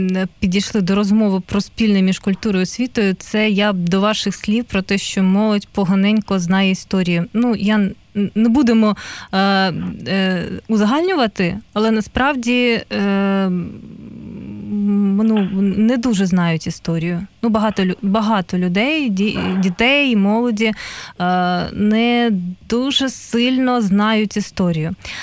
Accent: Eastern Ukraine, Ukraine; Я сама зі Сходу

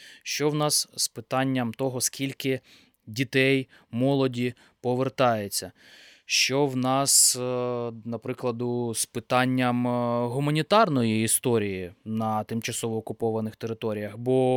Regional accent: Kurakhove, Donetsk Oblast, Ukraine; перегляд фільму про моє рідне місто, останній «Прометей Донбасу». І там була історія про наших людей, про чоловіка, який працював на Курахівській ТЕС

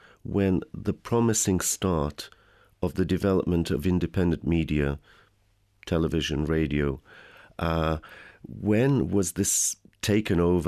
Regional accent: United Kingdom; I'm from Britain.

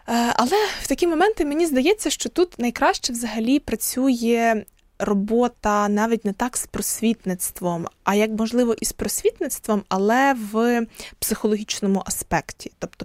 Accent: Pidbirtsi, Lviv Oblast, Ukraine; я виросла в Підбірцях, це село, яке дуже близько знаходиться до Львова.

